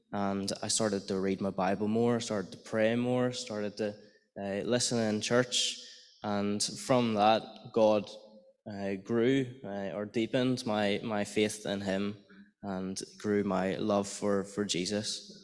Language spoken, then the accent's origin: English; Armagh, Northern Ireland, United Kingdom; also born or lived in Rathfarnham; I grew up in Armagh, actually. And then when I was about 15 years old, moved to Rathfarnham. And from there, kind of studied in university from Rathfarnham. I studied up in McGee College.